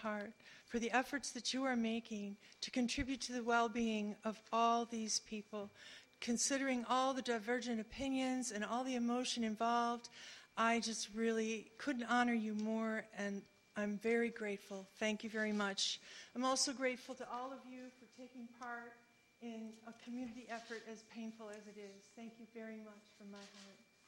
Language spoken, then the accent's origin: English; Halcyon, California, United States; I'm from Halcyon.